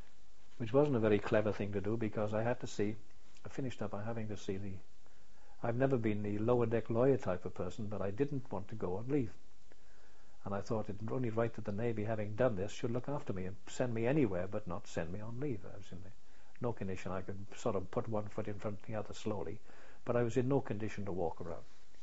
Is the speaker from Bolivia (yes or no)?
no; Ebbw Vale, Wales, United Kingdom; the train didn't go any further than Ebbw Vale, which is my hometown.